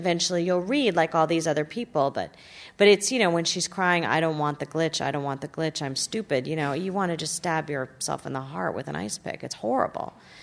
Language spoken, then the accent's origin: English; New Jersey, United States; I grew up in New Jersey, and all the daddies got off the train.